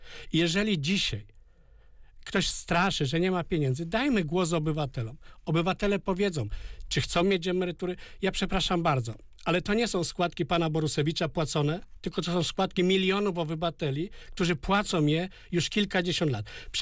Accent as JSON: {"language": "Polish", "region": "West Pomeranian Voivodeship", "country": "Poland", "tie": "born there", "said": "Ja byłem w Szczecinie w tym roku i widziałem, też urodziłem się na tamtych terenach"}